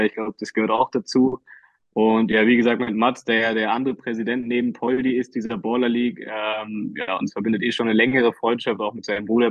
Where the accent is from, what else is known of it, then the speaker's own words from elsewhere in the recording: Berlin, Germany; Bolzplatz, ich als Berliner Junge kenne das nur zu gut